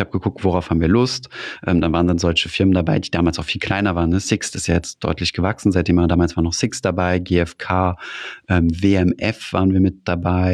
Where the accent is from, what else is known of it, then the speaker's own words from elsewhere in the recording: Saarland, Germany; ich komme ja aus dem Saarland